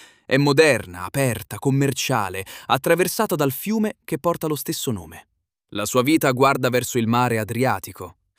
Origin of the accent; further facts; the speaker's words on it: L'Aquila, Abruzzo, Italy; sono nato all'Aquila, il capoluogo dell'Abruzzo. Sono cresciuto tra le montagne, in una città dove l'inverno è lungo e il cielo è grande.